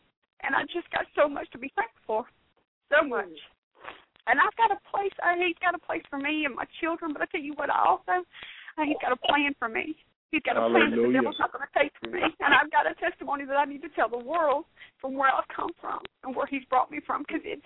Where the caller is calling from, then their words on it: Pelzer, South Carolina, United States; Pelzer, South Carolina.